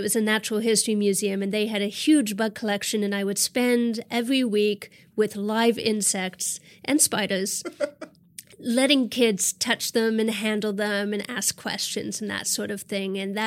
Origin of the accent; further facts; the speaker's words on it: Ontario, Canada; Well, I'm from Ontario, Canada, which is more forested. It's a little more eastern.